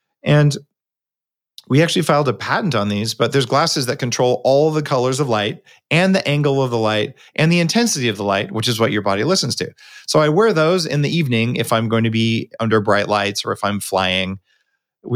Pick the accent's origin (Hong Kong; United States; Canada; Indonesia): Canada; So guys, I'm a Canadian citizen.